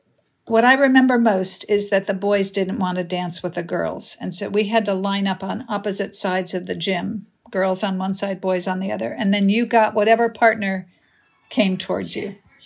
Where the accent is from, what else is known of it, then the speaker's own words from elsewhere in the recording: Illinois, United States; No, I grew up in the Midwest. I grew up in small town Illinois. So St. Louis wasn't that far to go for school. I went there for school and then stayed to work for a few years.